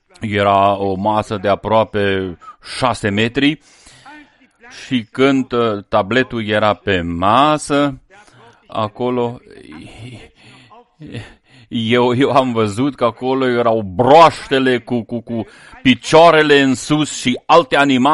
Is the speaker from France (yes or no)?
yes; France; Romanian is a second language; Sunt un francez, sunt un catolic și sunt și ateist.